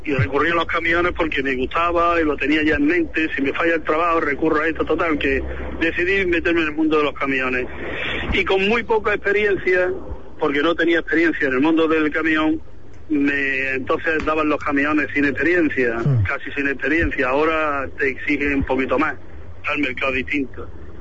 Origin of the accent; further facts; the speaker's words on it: Granada, Andalusia, Spain; De Granada